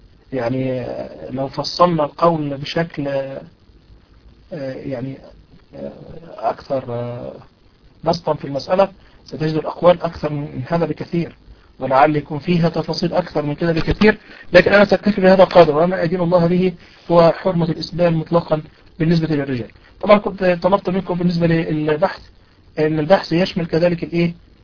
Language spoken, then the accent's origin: Arabic; Egypt; البناطيل القصيرة اللي بيسموها عندنا في مصر البنتكور